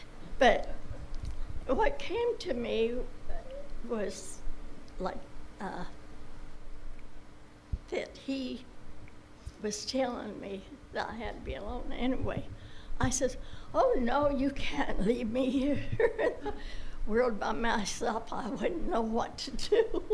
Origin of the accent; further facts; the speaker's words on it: Burlingame, California, United States; born there; I like the fact that I was born in Burlingame, and I'm back in Burlingame for my latter days.